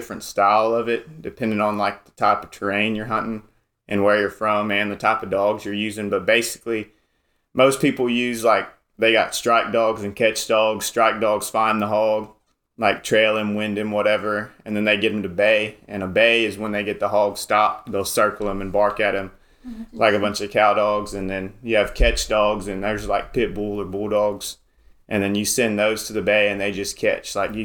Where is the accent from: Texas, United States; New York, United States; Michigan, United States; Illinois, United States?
Texas, United States; Port Lavaca; I'm from Port Lavaca, Texas.